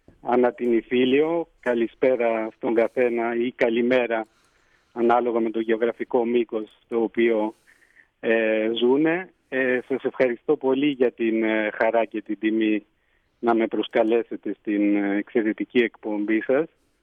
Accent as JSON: {"language": "Greek", "town": "Lesbos", "region": "North Aegean", "country": "Greece", "tie": "born or raised there", "said": "πράγματι όντας ο ίδιος Έλληνας της Λέσβου και η πρόγονή μου έτσι, και έχοντας γεννηθεί και ζώντας μετά από χρόνια απουσίας πάλι στην πατρίδα μου"}